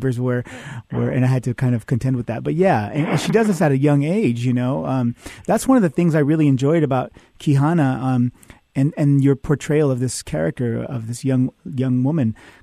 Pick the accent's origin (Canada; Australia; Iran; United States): United States; California; because I grew up in the communities I grew up in Central California. They were predominantly migrant farm working communities.